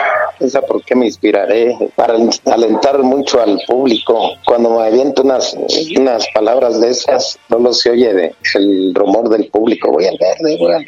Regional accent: Salamanca, Guanajuato, Mexico; Soy de Salamanca, Guanajuato, a mucho orgullo.

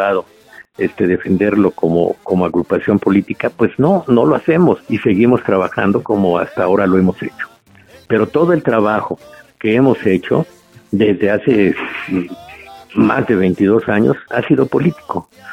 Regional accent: Mexico; por el bien del gusto de uno como mexicano, ¿no? Yo, por mi gusto, por mi pueblo

